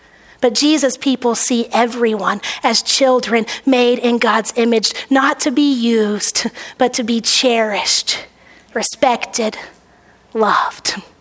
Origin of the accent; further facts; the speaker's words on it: Texas, United States; Growing up in Texas, I often heard the term spoken of our Hispanic neighbors